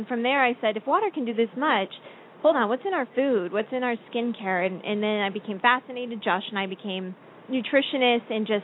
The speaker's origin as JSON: {"language": "English", "region": "Washington", "country": "United States", "said": "Washington."}